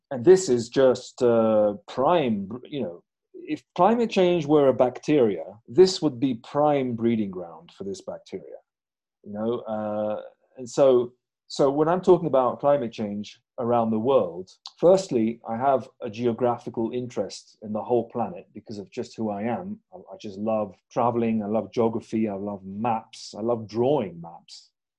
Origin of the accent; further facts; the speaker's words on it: Pakistan; born there; also born or lived in India / Oman / Syria; I was born in Pakistan, and I've lived in India, I've lived in Oman, I've lived in, countries like that, Syria even. I used to live in Aleppo